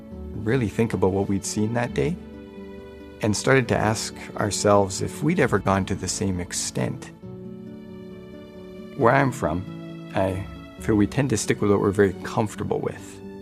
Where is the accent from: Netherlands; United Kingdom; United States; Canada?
Canada; Growing up in Canada, I had a view of what hospitality was.